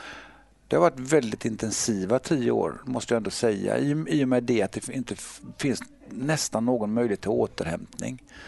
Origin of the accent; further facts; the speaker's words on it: Gothenburg, Västra Götaland County, Sweden; I Backa, ja. På Hisingen.